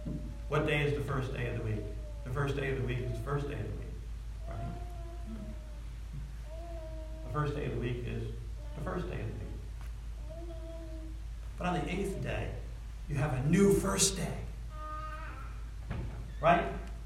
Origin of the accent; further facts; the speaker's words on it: United States; Because, hey, we're Americans, and, you know, of course, it's all about me, right?